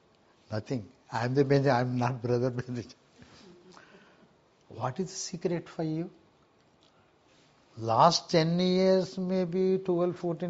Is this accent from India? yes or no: yes; India; English is a second language; I am the Indian, I mean like this, I am like nothing.